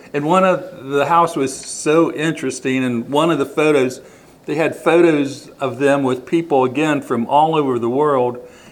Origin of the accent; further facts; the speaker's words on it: Dayton, Ohio, United States; growing up in the Dayton area and living in Dayton with the Wright brothers, I was mainly familiar with the bicycle shop on the west side of Dayton